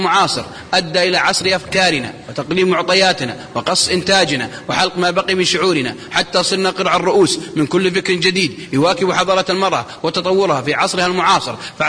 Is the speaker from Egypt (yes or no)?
no; Saudi Arabia; تسألهم عندنا في السعودية